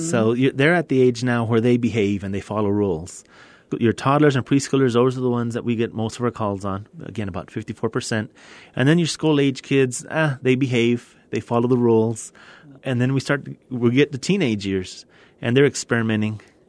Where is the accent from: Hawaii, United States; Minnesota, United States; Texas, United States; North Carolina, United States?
Texas, United States; Well, I'm originally from the Big Bend area, and I graduated from Presidio High School. My parents still live in Presidio.